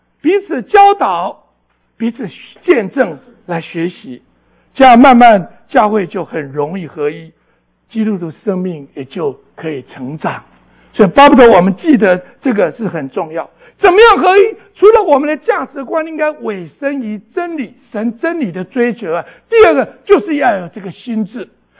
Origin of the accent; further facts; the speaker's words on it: China; 我们中国人我觉得用的字用得很好啊